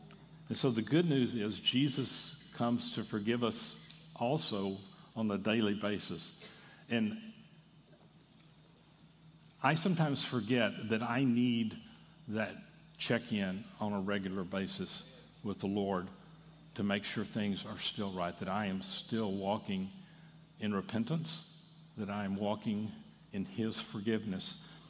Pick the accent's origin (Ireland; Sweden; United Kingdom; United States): United States; Texas; Side note, I grew up in West Texas, and when I was in high school and first couple of years of college, I got to eat with a rancher on a regular basis.